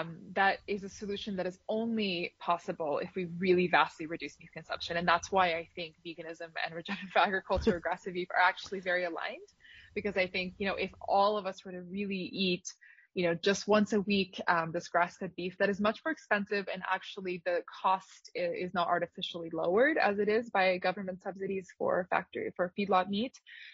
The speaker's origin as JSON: {"language": "English", "country": "Moldova", "tie": "born or raised there", "said": "I was born in the Soviet Union in a tiny country called Moldova, landlocked between Romania and Ukraine, to a modest family of Russian, Ukrainian, and Jewish origins."}